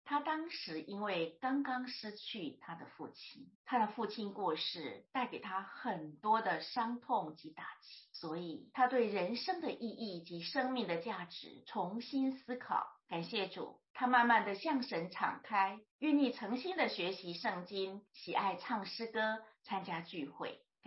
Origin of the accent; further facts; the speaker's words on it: Yilan County, Taiwan; 我小时候住在台湾宜兰乡下，父母务农，辛苦抚养六个小孩，家境非常的贫穷